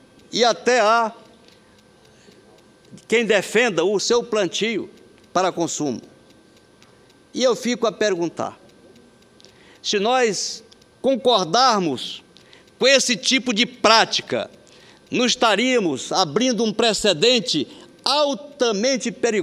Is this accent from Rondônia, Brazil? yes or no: yes; Rondônia, Brazil; Nós, que somos de Rondônia, senhora Presidente